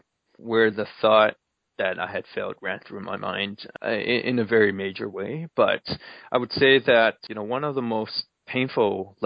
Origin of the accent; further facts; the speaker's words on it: Vancouver, British Columbia, Canada; also born or lived in Toronto; now in Singapore; prior to coming out to Singapore, I used to be in Toronto, and before that, I was brought up in Vancouver.